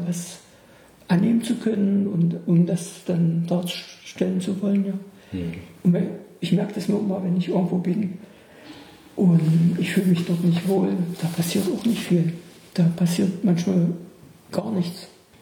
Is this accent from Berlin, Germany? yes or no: no; Bernburg, Saxony-Anhalt, Germany; born or raised there